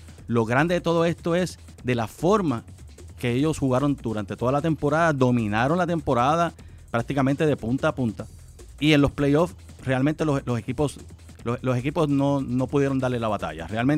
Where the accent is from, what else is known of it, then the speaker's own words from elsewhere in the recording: Río Piedras, Puerto Rico; mi pueblo, mi ciudad haya reconocido los méritos míos como profesional, y es un orgullo pertenecer a un salón donde hay tantas figuras legendarias en el deporte, no solamente de Río Piedras